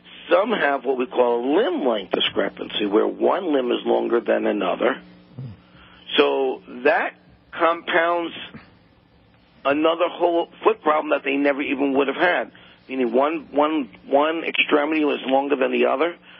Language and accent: English; Queens, New York, United States; I was born and raised in Flushing, Queens.